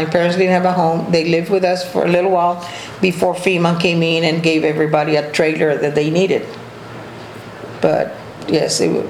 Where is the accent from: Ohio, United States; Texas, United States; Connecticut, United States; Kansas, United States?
Texas, United States; San Benito; born there; also born or lived in Corpus Christi; I know I was born in San Benito, and then we went to Stanford. But for some reason or another, we came back to San Benito, and then from there, my dad decided to come to Corpus in 1953.